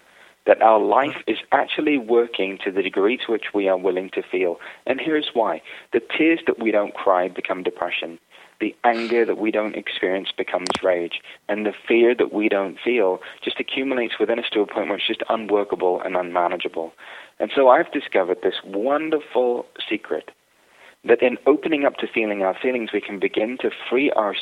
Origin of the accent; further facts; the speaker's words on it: India; You know, being Indian, we have this infinite relationship with God. So for me, I was raised in a house with pictures of everybody.